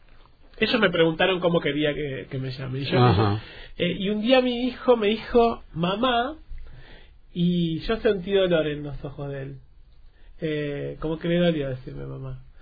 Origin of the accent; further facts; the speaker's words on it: Quilmes, Buenos Aires Province, Argentina; also born or lived in Avellaneda; Yo nací en Quilmes. Uh-huh. Nací en Quilmes. En realidad nací en Avellaneda y viví toda mi vida en Quilmes, en Buenos Aires